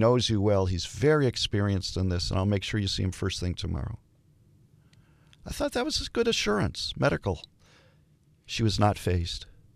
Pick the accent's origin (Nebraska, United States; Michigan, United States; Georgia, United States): Michigan, United States; Detroit; I come from Detroit, Michigan. I come from a Jewish family. In growing up, we went to Hebrew school.